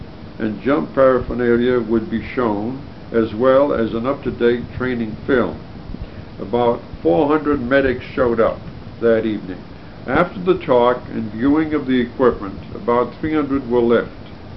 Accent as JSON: {"language": "English", "region": "Rhode Island", "country": "United States", "said": "I was from Rhode Island."}